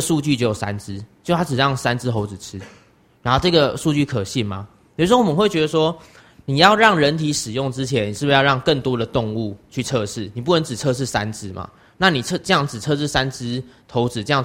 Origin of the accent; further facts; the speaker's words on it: Taiwan; 所以大概我们台湾人一天所吃的肉品量多少